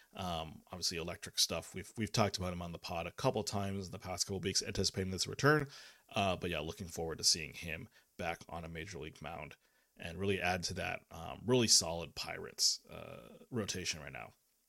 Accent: Minnesota, United States; Obviously, as a Minnesotan, we don't necessarily have the greatest baseball teams up here.

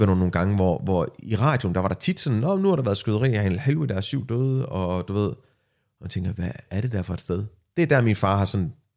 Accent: Palestine; Og jeg er palæstinenser, det er virkelig ikke godt.

